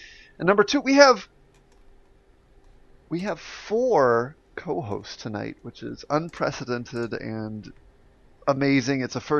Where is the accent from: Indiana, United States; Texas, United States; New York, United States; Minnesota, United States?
Indiana, United States; Indianapolis; I'm from Indianapolis, and the Indianapolis Zoo is pretty cool